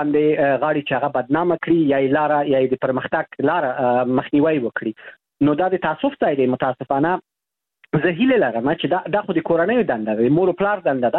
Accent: Afghanistan; د دوی هغه لباس، د دوی کردار، رفتار، گفتار ګورم، اورم، شرمېږم چې وایم زه د افغانستان یم.

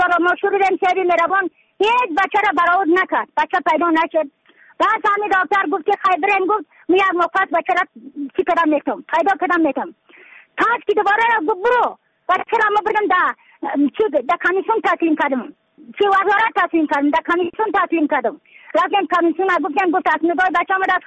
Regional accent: Badakhshan, Afghanistan; از بدخشان هستم، مرکز بدخشان، ولسوالی اکل پایان، قیره وینگ،

